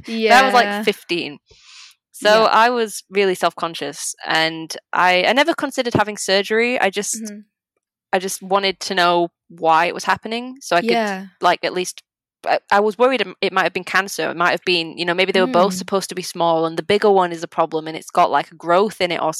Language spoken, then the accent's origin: English; England, United Kingdom; well, I'm English, I'm not Polish, so this doesn't relate to me.